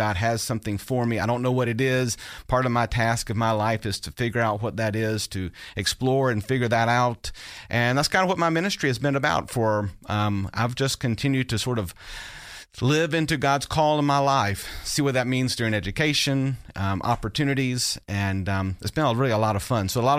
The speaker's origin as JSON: {"language": "English", "town": "Port Wentworth", "region": "Georgia", "country": "United States", "tie": "born or raised there", "said": "Well, I grew up outside of Savannah, Georgia. My dad was a Baptist pastor. And so I grew up in the 70s and 80s in a little town called Port Wentworth, Georgia."}